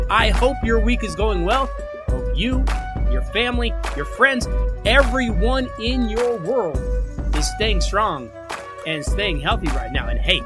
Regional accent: Colorado, United States; Hey, that allows my hometown Colorado Rockies owners

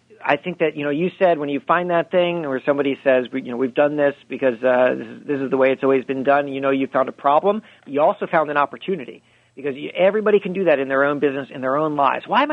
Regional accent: Coral Springs, Florida, United States; I'm from South Florida. I grew up in Coral Springs, Florida.

